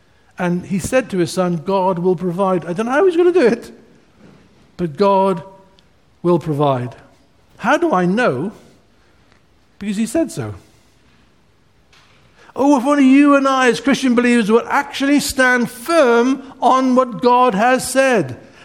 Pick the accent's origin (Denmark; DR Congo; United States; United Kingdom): DR Congo; My parents were missionaries in Congo, in Central Africa. I was born in Congo. I was born in a mud hut.